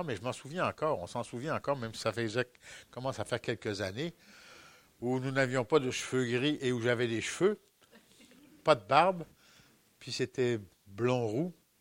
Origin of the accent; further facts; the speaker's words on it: France; born there; quand j'étais tout petit, vu que je suis né en France